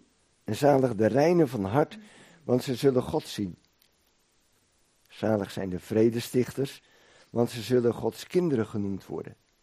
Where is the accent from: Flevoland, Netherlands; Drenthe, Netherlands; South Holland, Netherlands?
Flevoland, Netherlands; Almere; hier in de hoek van Holland en omgeving, of in Almere waar ik vandaan kom